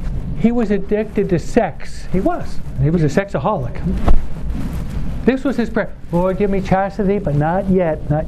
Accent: East Coast, United States; You know, I'm from the East Coast.

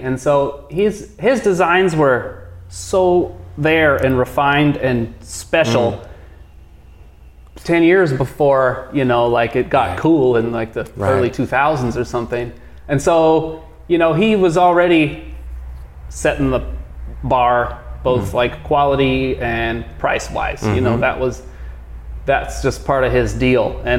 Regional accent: Los Angeles, California, United States; now in Santa Cruz, United States; No, I'm from Los Angeles.

